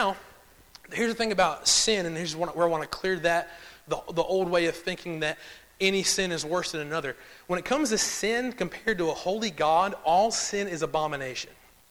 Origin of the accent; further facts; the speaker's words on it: Charlotte, North Carolina, United States; I know I'm from the city, I'm from Charlotte, but I picked on some of the southern ways, and I'm getting there, right?